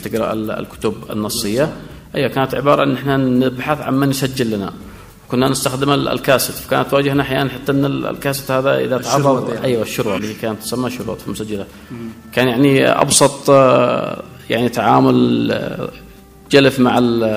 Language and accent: Arabic; Al Bayda Governorate, Yemen; من محافظة البيضاء مديرية رداع.